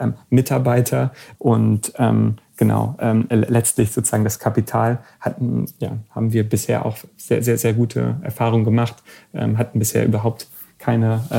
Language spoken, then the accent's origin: German; Germany; ich bin ja ursprünglich aus Deutschland